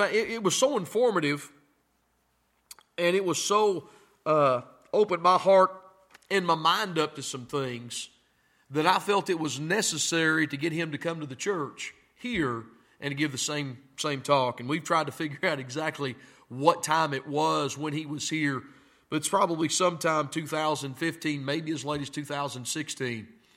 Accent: United States; Look, I'm an American. I'm red, white, and blue.

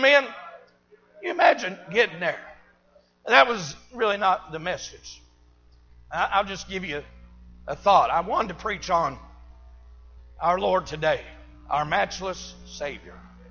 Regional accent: Illinois, United States; Now, I'm from Illinois and I'm a Michael Jordan fan.

